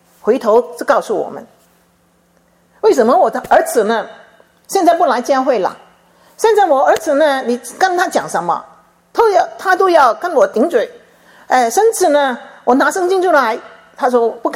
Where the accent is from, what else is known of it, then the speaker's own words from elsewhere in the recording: China; 犹太人跟我们中国人有很多相似的地方